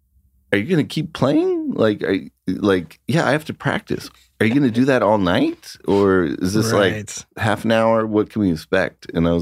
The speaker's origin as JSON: {"language": "English", "town": "Long Beach", "region": "California", "country": "United States", "said": "I'm from Long Beach, California."}